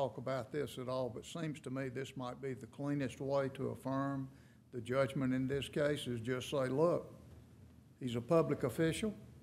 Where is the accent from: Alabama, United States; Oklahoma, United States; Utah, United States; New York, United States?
Alabama, United States; Well, I'm from Alabama, and Bear Bryant and Nick Saban are both public officials.